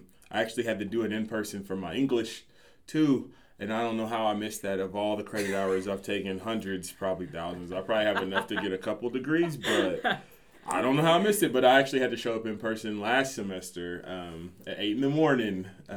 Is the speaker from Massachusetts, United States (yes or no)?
no; Wichita, Kansas, United States; So from born and raised in Wichita, Kansas, actually grew up not too far from campus. Attended quite a few Wichita State basketball games when I was younger.